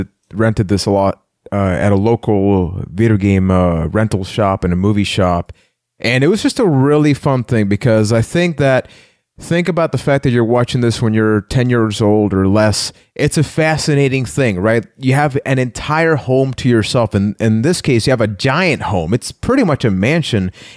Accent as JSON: {"language": "English", "country": "Puerto Rico", "said": "from Puerto Rico"}